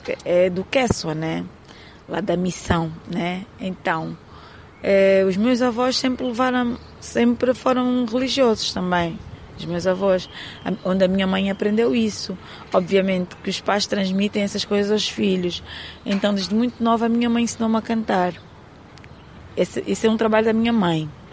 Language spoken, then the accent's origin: Portuguese; Luanda, Angola; Sou natural de Luanda, com origens malanginas, porque os meus pais são malanginos, né?